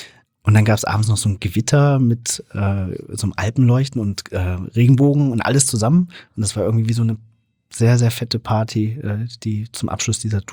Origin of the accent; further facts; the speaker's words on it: Thuringia, Germany; Ich komme aus Thüringen